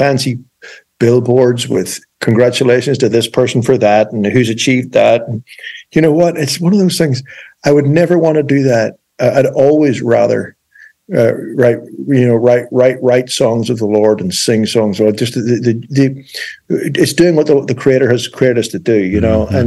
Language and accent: English; Ireland; when I was growing up in Ireland.